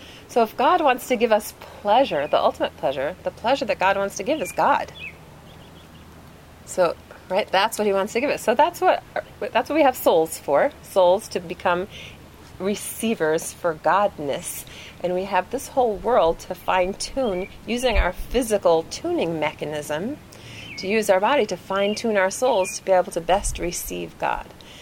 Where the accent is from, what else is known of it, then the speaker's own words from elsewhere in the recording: Wisconsin, United States; born there; I was born in Wisconsin, so cheese works for me.